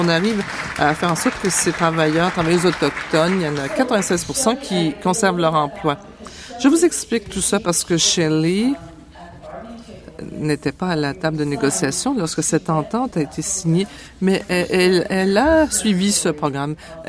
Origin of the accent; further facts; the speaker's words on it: Musqueam, Canada; je suis de Musqueam, la Première Nation Saskatchewan.